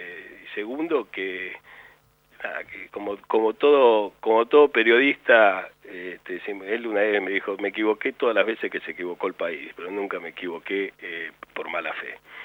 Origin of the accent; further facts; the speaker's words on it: Argentina; ¿Por qué no me permiten a mí también ser un argentino 100%?